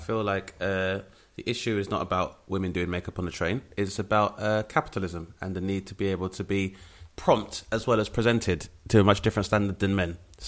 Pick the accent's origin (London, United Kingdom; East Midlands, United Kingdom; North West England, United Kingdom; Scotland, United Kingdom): London, United Kingdom; a lot of my peers growing up in Southeast London.